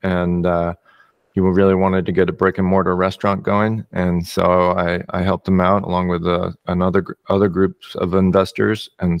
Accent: San Diego, California, United States; I'm from San Diego. San Diego is where my heart's at.

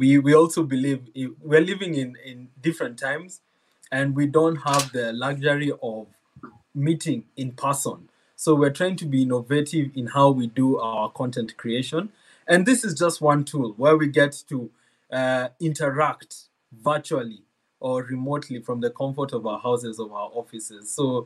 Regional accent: Kenya; Kenyans. I'm a Kenyan and I'm a competitor. We do marathon.

